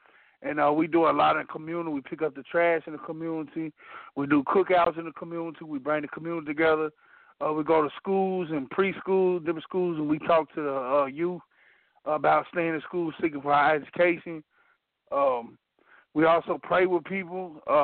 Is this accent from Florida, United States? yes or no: no; Blytheville, Arkansas, United States; I grew up in Blyville, Arkansas. I grew up in the slums, in the ghetto, you know what I'm saying? I wasn't raised by my parents.